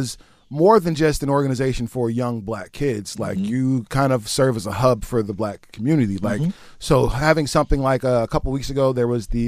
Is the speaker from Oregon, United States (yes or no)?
yes; Portland, Oregon, United States; I'm from Portland.